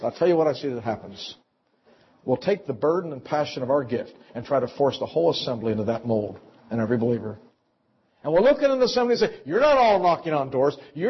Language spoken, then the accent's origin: English; Pittsburgh, Pennsylvania, United States; I was raised in Pittsburgh, but that's all I'll say.